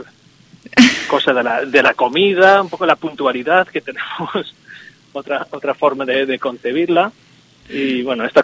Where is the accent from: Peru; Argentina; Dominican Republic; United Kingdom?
United Kingdom; England; Bueno, good morning, sí, soy inglés.